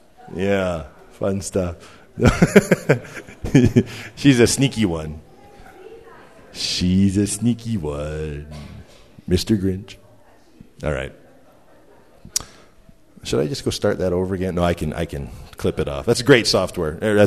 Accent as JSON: {"language": "English", "country": "Canada", "said": "I'm Canadian."}